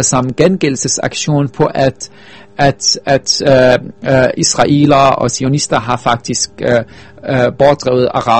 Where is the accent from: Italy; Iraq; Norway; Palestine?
Palestine; især som palæstinenser, fordi det var jo min forfædres hjemland, som blev taget